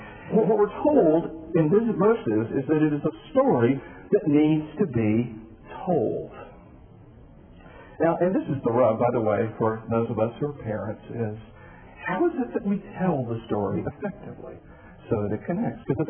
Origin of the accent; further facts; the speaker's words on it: Atlanta, Georgia, United States; I'm from Atlanta